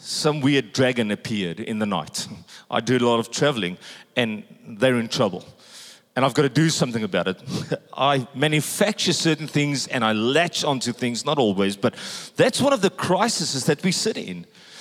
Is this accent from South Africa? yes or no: yes; South Africa; I come from South Africa.